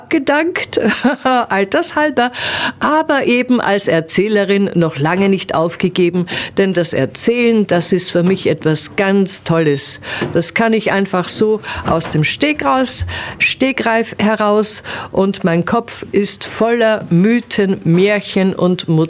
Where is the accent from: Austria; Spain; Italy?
Austria; bin ja Österreicher.